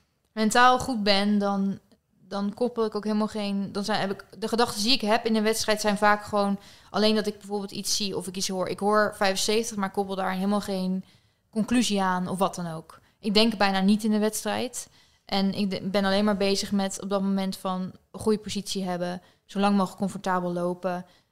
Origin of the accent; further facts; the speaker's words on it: Boskoop, South Holland, Netherlands; Ja, ik kom uit Boskoop Alphen aan den Rijn, dus polder.